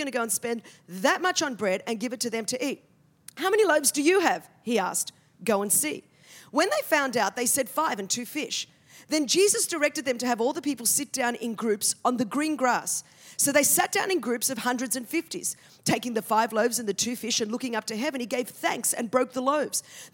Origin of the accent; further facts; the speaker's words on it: Australia; And I'm from Australia, where we speak the Queen's English.